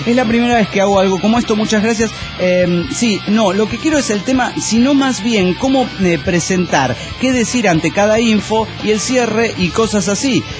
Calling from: La Paz, Bolivia; Hola, ¿cómo están? … de Reserva Madidi, Bolivia.

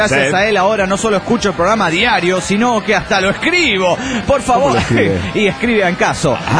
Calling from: Torreón, Coahuila, Mexico; de Torreón, Coahuila, México.

